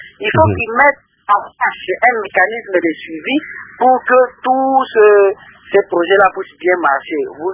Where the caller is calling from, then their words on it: Mbandaka, Équateur, DR Congo; Mais si vous voyez ici chez nous en Bandaka